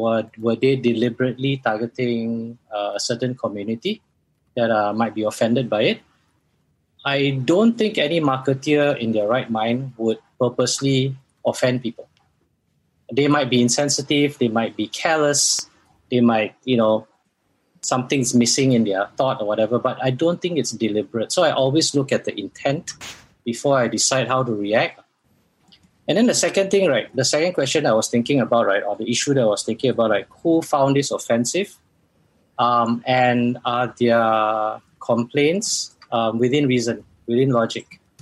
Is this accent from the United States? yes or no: no; Malaysia; as a Malaysian